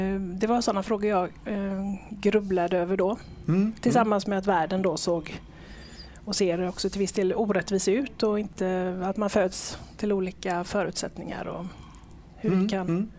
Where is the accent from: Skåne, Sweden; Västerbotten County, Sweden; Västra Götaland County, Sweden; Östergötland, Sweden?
Västra Götaland County, Sweden; Partille; also born or lived in Gothenburg; I Göteborg är jag född.